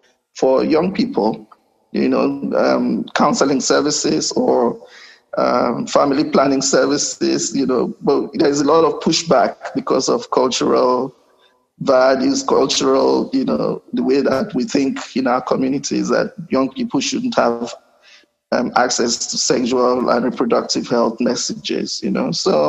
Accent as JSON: {"language": "English", "town": "Okrika", "region": "Rivers", "country": "Nigeria", "said": "And from my observation in River State, from where I come, I come from Okrika"}